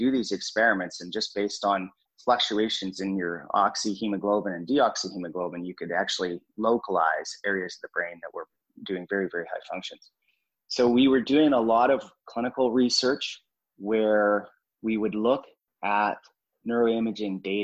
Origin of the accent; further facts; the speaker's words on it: British Columbia, Canada; I'm from Canada, so I moved from British Columbia on the West Coast to the East Coast to Nova Scotia and Halifax, and I went to Dalhousie.